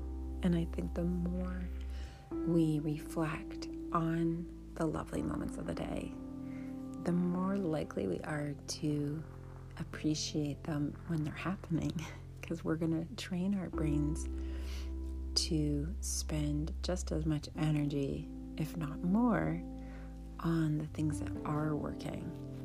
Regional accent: Canada; now in United States; Here it is, the Thanksgiving weekend in the United States where I live. I grew up in Canada, but we've lived in the United States for many years.

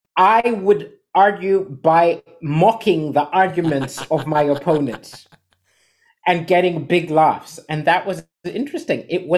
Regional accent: Zambia; born there; also born or lived in Somalia / Kenya / Swaziland / Austria; I was born in Zambia. But the thing is, we're Malawian refugees.

